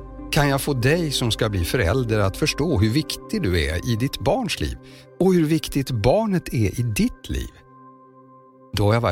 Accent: Lidingö, Stockholm County, Sweden; 61 år och jag har jobbat som programledare i radio i stort sett hela mitt vuxna liv. Jag är uppvuxen på Lidingö.

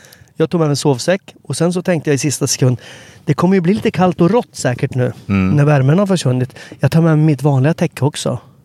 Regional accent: Linköping, Östergötland, Sweden; Linköping, det är där jag växte upp.

